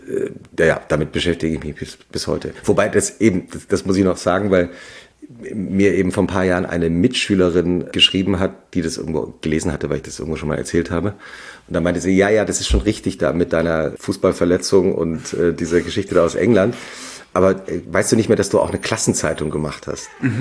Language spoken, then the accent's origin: German; Langgöns, Hesse, Germany; Ich bin ja im Dorf aufgewachsen in Langgöns, also nördlich von Frankfurt. Bei Gießen bin in Butzbach zur Schule gegangen. Das ist in der Wetterau, ein bisschen weiter südlich.